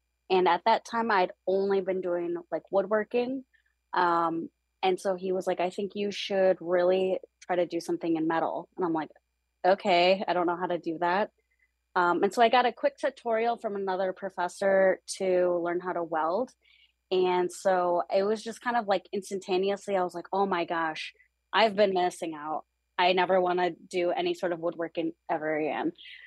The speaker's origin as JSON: {"language": "English", "town": "Traverse City", "region": "Michigan", "country": "United States", "tie": "born or raised there", "said": "And growing up in Traverse City, Michigan, it was always told to us"}